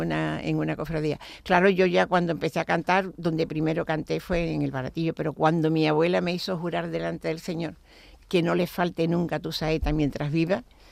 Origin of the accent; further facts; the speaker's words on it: Seville, Andalusia, Spain; Yo desperté a la vida en el barrio de Santa Cruz.